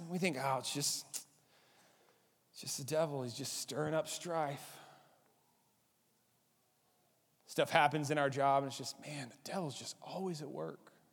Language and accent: English; Lubbock, Texas, United States; also born or lived in Abilene; I grew up in Lubbock and Abilene.